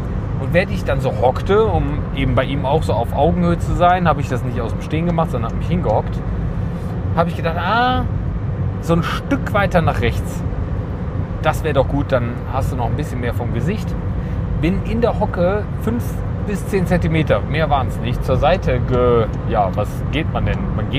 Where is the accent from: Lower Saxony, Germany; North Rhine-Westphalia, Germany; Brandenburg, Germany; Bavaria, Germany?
North Rhine-Westphalia, Germany; Gummersbach; Genau, ich komme aus Gummersbach und habe dort eine Hochzeit fotografiert.